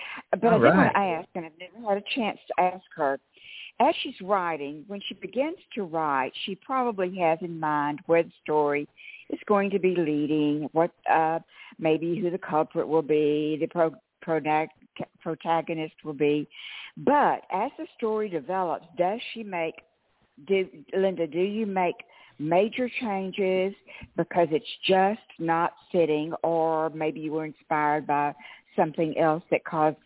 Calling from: Frisco, Texas, United States; I am calling from Frisco, Texas

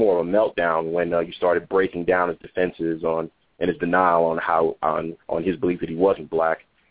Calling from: El Paso, Texas, United States; El Paso, Texas.

